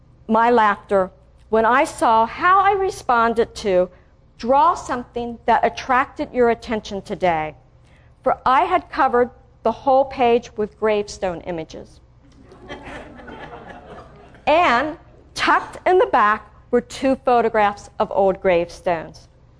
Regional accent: Cincinnati, Ohio, United States; When I was growing up in Cincinnati, the public schools sent all fifth grade students to a 1 week outdoor school.

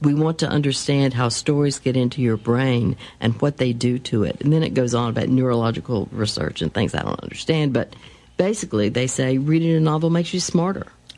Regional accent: Wytheville, Virginia, United States; Because I grew up in 1950 in Wytheville, Virginia, which was the site of the worst polio epidemic in the United States.

